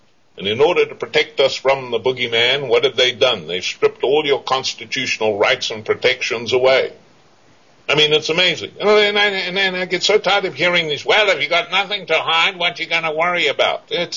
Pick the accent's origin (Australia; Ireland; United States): Australia; people can't tell the difference of an accent from Africa, from England or Australia. I used to tell, I'm an Australian.